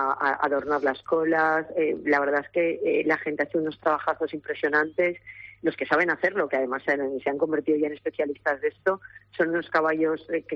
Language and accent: Spanish; Puçol, Valencian Community, Spain; Hoy es un día especialmente emotivo para los que somos de Puzol